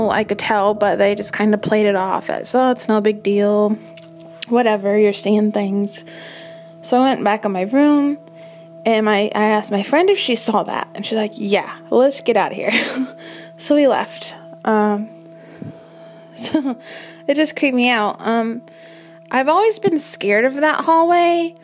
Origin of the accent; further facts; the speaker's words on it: Galesburg, Illinois, United States; I'm from Galesburg, Illinois.